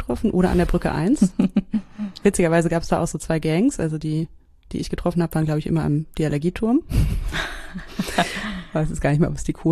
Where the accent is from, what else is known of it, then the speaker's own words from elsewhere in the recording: Travemünde, Schleswig-Holstein, Germany; mit meiner Freundin, die ich schon öfter erwähnt habe, mit der ich da auch aufgewachsen bin in Travemünde